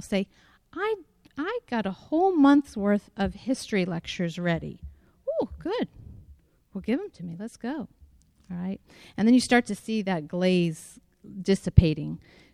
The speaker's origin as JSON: {"language": "English", "region": "Florida", "country": "United States", "said": "We are from Florida, so we like to go to the beach."}